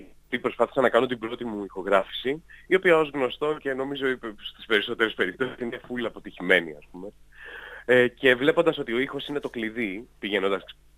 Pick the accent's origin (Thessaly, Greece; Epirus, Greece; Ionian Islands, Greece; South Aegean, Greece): South Aegean, Greece; Tinos; Και γενικότερα και στο χωριό μου στην Τίνο έχουμε παρατσούκλια όλοι, και ο πατέρας μου και οι θείοι μου κτλ.